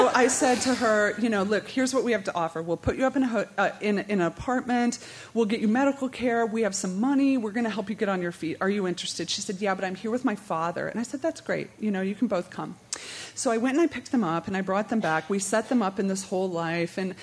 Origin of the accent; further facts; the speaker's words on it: Aurora, Colorado, United States; And we're not from New Orleans. We're from Aurora, which is a suburb of Denver.